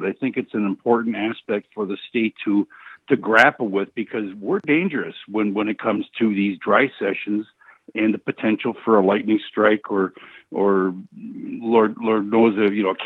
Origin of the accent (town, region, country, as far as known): Milwaukee, Wisconsin, United States; born or raised there